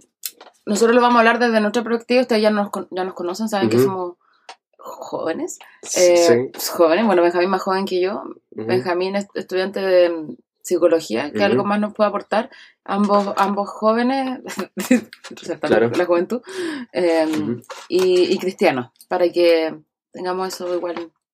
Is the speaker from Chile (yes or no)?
yes; Temuco, Araucanía, Chile; Exacto, porque, bueno, nosotros somos de Temuco.